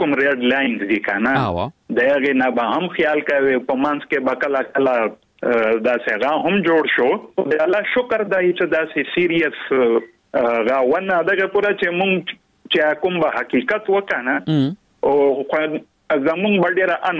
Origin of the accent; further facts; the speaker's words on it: Islamabad, Islamabad Capital Territory, Pakistan; also born or lived in South Waziristan; پلار مو سرکاري افسر و، نو په اسلام آباد کې و، نو ژوند هم ډیر په اسلام آباد کې تیر دی. بس خو د کال کې دوه درې میاشتې به په کلي و